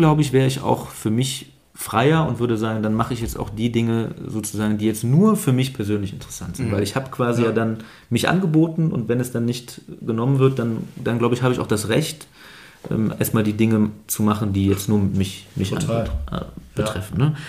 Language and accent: German; Aachen, North Rhine-Westphalia, Germany; ich bin ja in Aachen aufgewachsen und bin, da war ich schon 29, nach Herzogenrath gezogen.